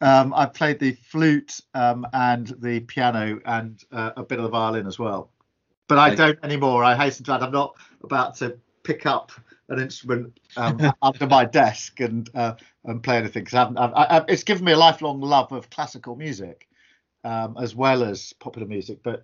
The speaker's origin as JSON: {"language": "English", "region": "South East England", "country": "United Kingdom", "tie": "born or raised there", "said": "I was the second of 4. And we were a family growing up on the Surrey-Kent border."}